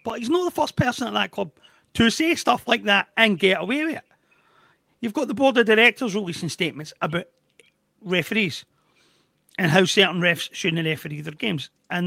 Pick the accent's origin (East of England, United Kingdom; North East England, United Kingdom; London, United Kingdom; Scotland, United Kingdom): Scotland, United Kingdom; And it's almost as if Scottish football has just realised that our system is crap.